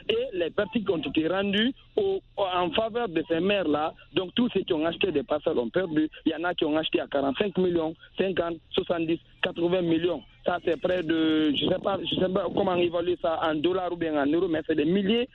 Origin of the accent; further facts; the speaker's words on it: Fouta Djallon, Guinea; nous sommes originaires de Fouta.